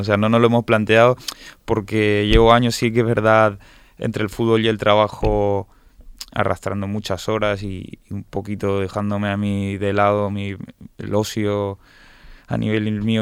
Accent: Mendoza, Argentina; born there; el de Mendoza, que es donde yo nací.

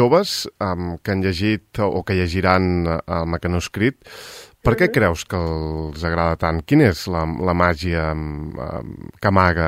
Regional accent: Argentona, Catalonia, Spain; D'Argentona.

